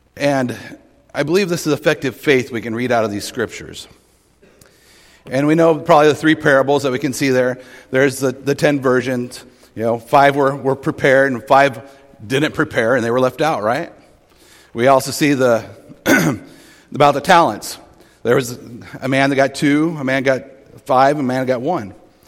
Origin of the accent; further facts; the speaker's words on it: Indiana, United States; We're from Indiana. We have 5 children, 1 at home still.